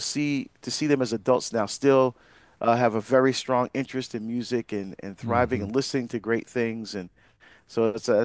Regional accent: New Jersey, United States; And so it was good to go back to my home state of New Jersey and speak at a give a keynote at a radio conference there

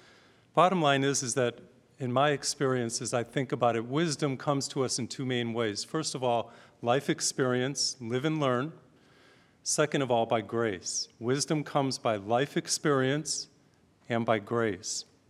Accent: Massachusetts, United States; I grew up in Massachusetts, and that's where I was born and brought up and went to school, University of Massachusetts

